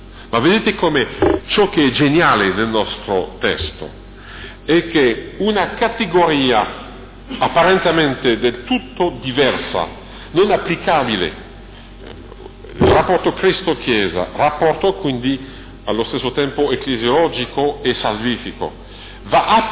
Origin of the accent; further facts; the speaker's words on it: France; mi ricordo recentemente nel mio paese, quindi in Francia, a Parigi, un banchiere